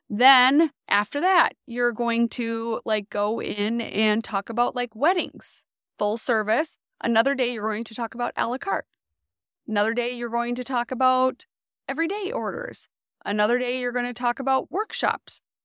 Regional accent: Minnesota, United States; She is actually from my home state of Minnesota

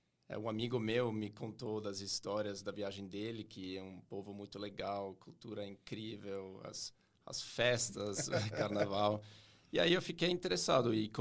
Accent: Northeastern Switzerland, Switzerland; Portuguese is a second language; now in Brazil; eu sou gringo. Eu sou do Nordeste, da Suíça.

